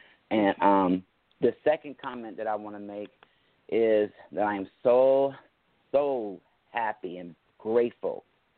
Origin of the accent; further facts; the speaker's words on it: West Chester, Ohio, United States; Hi, Carol, and I'm from Westchester, Ohio.